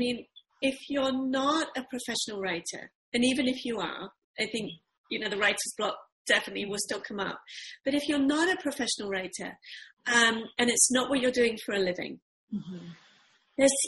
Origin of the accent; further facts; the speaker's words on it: United Kingdom; I'm from Britain. My family's English and Irish.